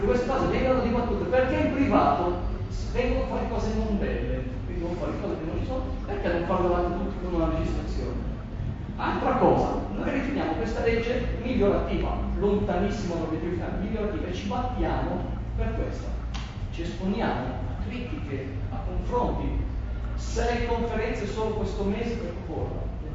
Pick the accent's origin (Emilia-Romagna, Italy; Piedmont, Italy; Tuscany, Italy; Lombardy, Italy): Lombardy, Italy; Varese; lo so perché sono di Varese